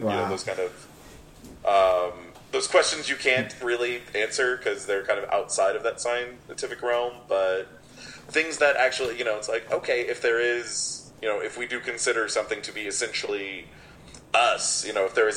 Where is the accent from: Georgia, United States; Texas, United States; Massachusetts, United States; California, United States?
Texas, United States; it's like I grew up in Texas, which is a mythology all unto its own.